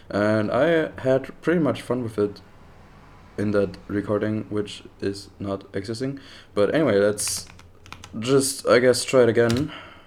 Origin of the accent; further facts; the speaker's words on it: India; I'm from India.